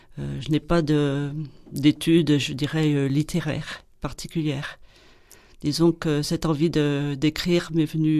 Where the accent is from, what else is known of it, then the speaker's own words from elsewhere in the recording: Saint-Étienne, Auvergne-Rhône-Alpes, France; moved away as an adult; also born or lived in Lyon / Lille / Paris / Dordogne; je suis née à Saint-Étienne, je suis une Stéphanoise, j'y ai vécu 22 ans, puis après je me suis déplacée sur Lyon, Lille, Paris, et nous sommes revenus sur la Dordogne il y a une dizaine d'années.